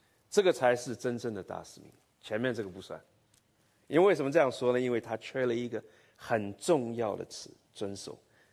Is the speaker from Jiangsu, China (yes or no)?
no; Shanghai, China; born there; 我在上海出生差不多30年了，出来很长时间